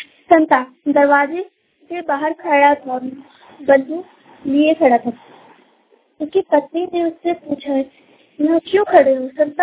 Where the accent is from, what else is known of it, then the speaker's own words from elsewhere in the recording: Chouparan, Jharkhand, India; मैं चौपारण जिले से हूँ।